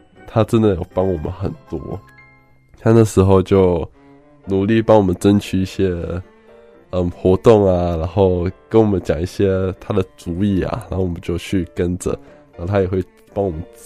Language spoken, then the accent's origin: Chinese; Taiwan; 我是从台湾出来的。